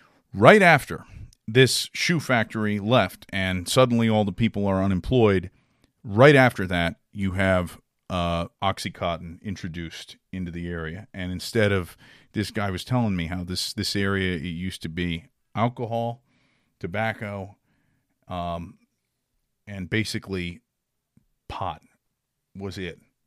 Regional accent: West Virginia, United States; I grew up in Appalachia. I grew up in West Virginia, and I've since the age of seven, I've been around West Virginians my whole life.

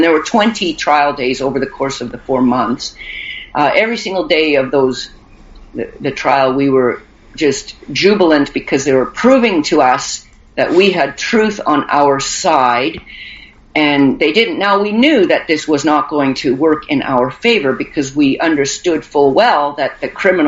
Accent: Canada; I'm a free woman. I'm a Canadian.

